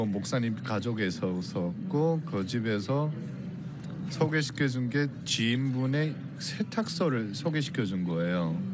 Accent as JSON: {"language": "Korean", "country": "North Korea", "said": "제가 북한 사람이란 걸 알고"}